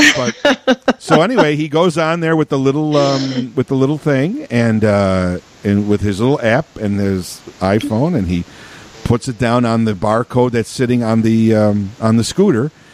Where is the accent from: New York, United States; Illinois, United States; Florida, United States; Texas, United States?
Illinois, United States; Chicago; I said, I'm from Chicago. I said, I don't really, we don't really have these things there.